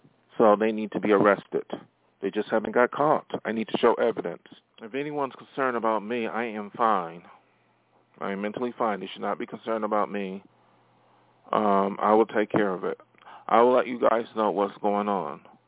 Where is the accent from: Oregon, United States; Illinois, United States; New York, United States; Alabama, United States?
New York, United States; Buffalo; Even my hometown in Buffalo, I haven't seen them in a long time.